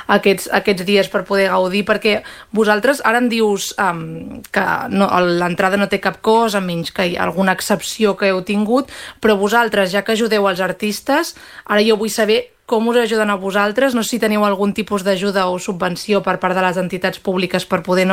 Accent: Girona, Catalonia, Spain; tinc molt vincle amb el Baix Empordà, però realment soc de Girona.

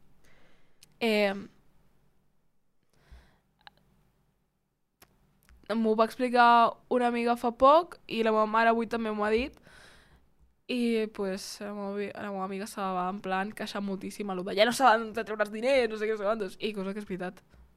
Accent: Mont-ras, Catalonia, Spain; ja prou de queixes de Mont-ras. Que m'estimo molt, és el meu poble i tal

